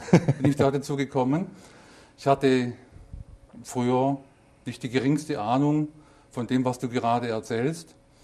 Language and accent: German; Germany; habe dann einen Beruf erlernt, da wo ich herkomme, aus Deutschland.